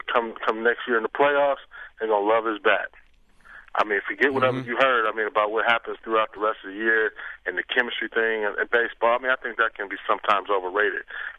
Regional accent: Cleveland, Ohio, United States; I'm a Cleveland guy. I'm from Cleveland, Ohio, so I'm LeBron all the way.

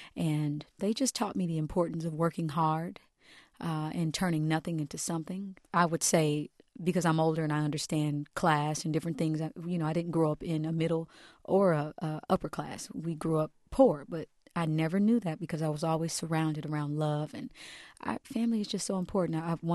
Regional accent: Kansas City, Kansas, United States; I grew up, I was born and raised in the Midwest, Kansas City, Kansas, and I grew up in one of the poorest counties, Wyandotte County

